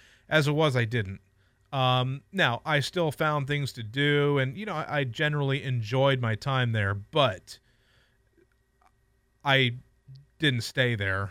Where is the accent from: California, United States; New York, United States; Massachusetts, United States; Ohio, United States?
Ohio, United States; Columbus; I am from Columbus, Ohio. I'm a lifelong Buckeye